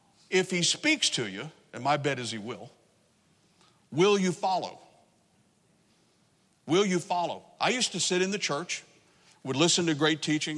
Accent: Texas, United States; now in New Jersey, United States; Now, I can relate to that because I'm from Southeast Texas. I know what thorns are all about. We used to call them goat heads.

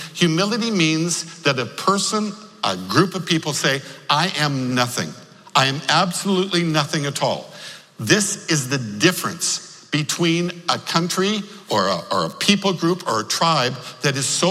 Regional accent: Regina, Saskatchewan, Canada; now in New York, United States; I grew up in Regina, as I say, in Saskatchewan, up in Canada.

